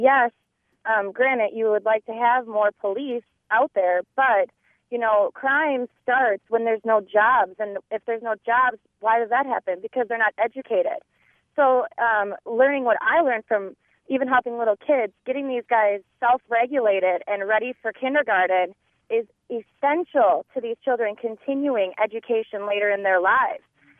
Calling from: Winona, Minnesota, United States; And I'm in Winona, but I get the Cooley Region news

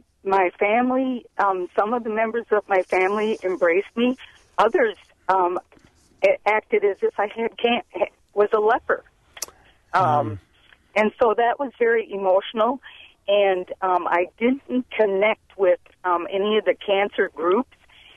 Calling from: Colfax, Wisconsin, United States; I'm from Colfax.

